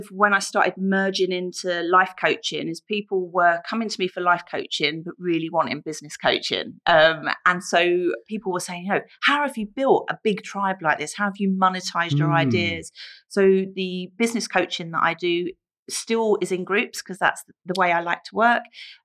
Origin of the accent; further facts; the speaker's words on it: London, United Kingdom; You know, I grew up in the East End, and then my life has led me all over the places.